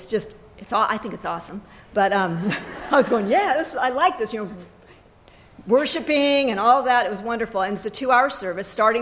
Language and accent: English; California, United States; I grew up in Orange County. I've lived in Orange County all of my life.